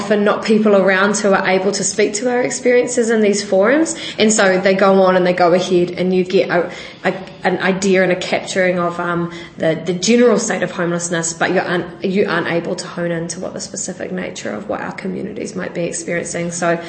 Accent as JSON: {"language": "English", "region": "Wellington", "country": "New Zealand", "said": "I come from Ngāti Raukawa, and I'm a youth worker with Evolve Wellington Youth Service."}